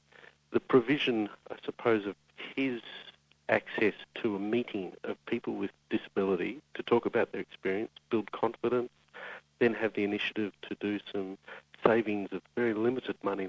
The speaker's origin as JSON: {"language": "English", "country": "Australia", "said": "But perhaps what's a bit more challenging to a country like Australia, and as an Australian"}